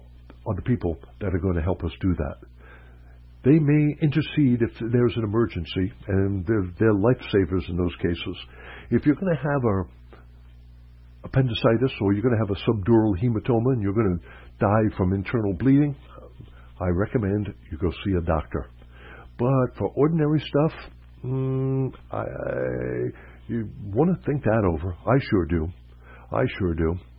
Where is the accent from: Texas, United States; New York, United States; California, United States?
New York, United States; I'm a New Yorker